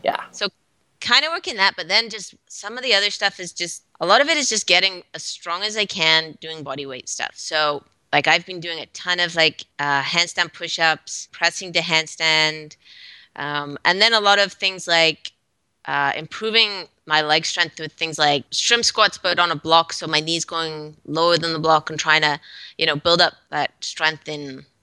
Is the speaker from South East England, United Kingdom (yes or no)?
no; Scotland, United Kingdom; Yeah. Well, that's where I'm from originally. So I grew up in Scotland and my family is all still there.